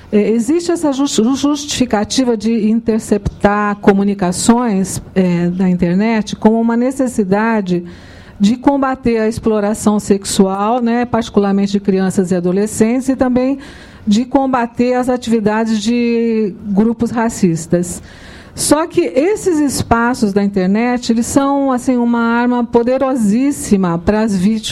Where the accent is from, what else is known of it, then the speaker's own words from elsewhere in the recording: São Paulo, Brazil; eu já tinha me apresentado, eu sou de São Paulo